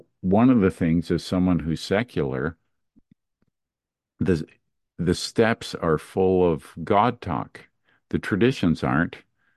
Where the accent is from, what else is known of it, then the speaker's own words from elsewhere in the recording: Montreal, Quebec, Canada; I grew up in Montreal, Canada